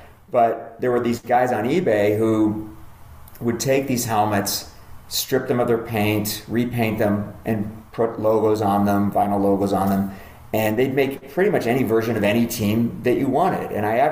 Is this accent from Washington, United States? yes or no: yes; Seattle, Washington, United States; Yeah, so I grew up in Seattle, and as a kid growing up, I will admit I was a Washington Husky fan